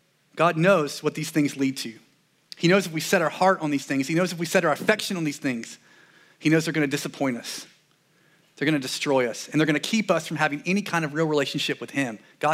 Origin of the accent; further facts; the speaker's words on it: the South, United States; growing up in the South, growing up, you know, around Christianity and being a Christian